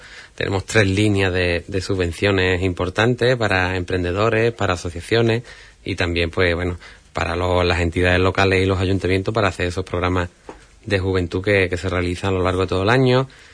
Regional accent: Bonares, Andalusia, Spain; Primero en asociaciones del ámbito municipal en mi pueblo, en Bonares. También he estado metido en asociaciones de tema cultural aquí ya en Huelva

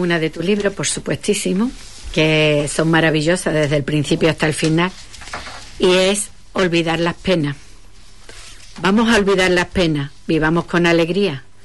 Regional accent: El Cerro de Andévalo, Andalusia, Spain; A pesar de que soy del Cerro de Andévalo, pero nunca había llegado a Santa Bárbara.

